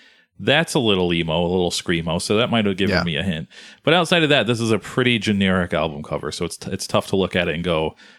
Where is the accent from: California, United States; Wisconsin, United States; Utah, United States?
Wisconsin, United States; Madison; for some reason we're from Madison, Wisconsin, but we have put out 3 records on an upstate New York mostly upstate New York band record label